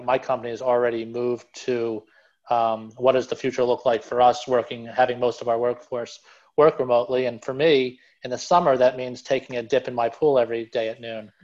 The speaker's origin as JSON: {"language": "English", "region": "New Jersey", "country": "United States", "said": "So I graduated from Penn State with a degree in accounting in 2004. I'm from New Jersey, so I moved back to Jersey."}